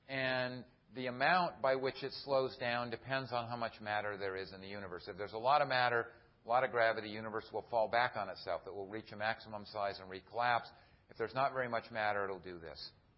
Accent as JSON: {"language": "English", "region": "California", "country": "United States", "said": "So I have to warn you, I'm from California, this is the Zen part of the talk."}